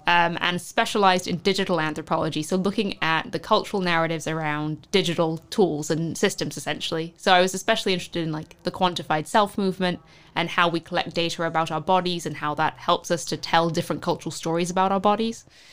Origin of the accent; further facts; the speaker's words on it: London, United Kingdom; I mean, I'm from London, so I don't have high expectations.